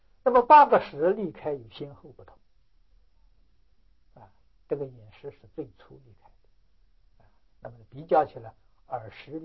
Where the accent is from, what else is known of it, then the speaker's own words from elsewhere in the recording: China; 我们常常看到有一些的这个障碍的，我们中国人叫白痴啊